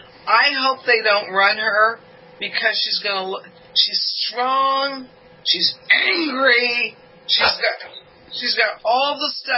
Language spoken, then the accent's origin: English; Hollywood, California, United States; I come from Hollywood. I live in California.